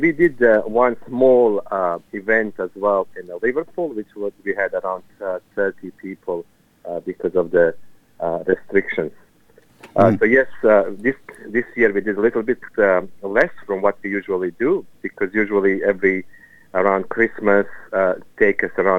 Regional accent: Serbia; moved away; I came as a refugee from Serbia

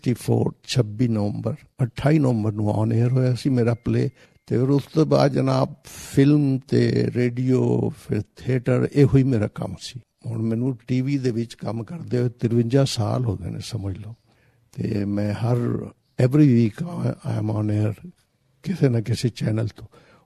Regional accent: Peshawar, Khyber Pakhtunkhwa, Pakistan; ਮੈਂ ਰਹਿਣ ਵਾਲਾ ਸਰਹੱਦ ਹਾਂ ਜੀ, ਪਿਸ਼ਾਵਰ ਦਾ।

